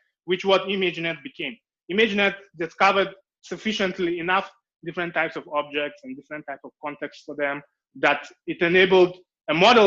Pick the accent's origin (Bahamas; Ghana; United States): Ghana; So speaking about life issues, I'm from Ghana. In Ghana, we do not have Google Translate.